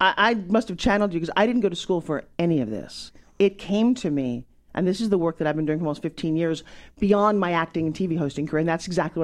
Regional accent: Long Island, New York, United States; And it was also when I grew up in Long Island, it was the time when fast food came out.

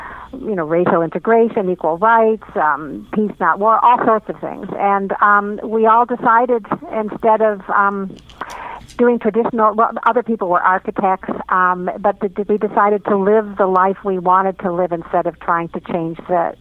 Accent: Detroit, Michigan, United States; also born or lived in East Coast; now in Los Angeles, United States; You know, I'm from the Midwest. I'm a Motown girl, raised in Detroit, moved to the East Coast, went to the school for a while on the East Coast

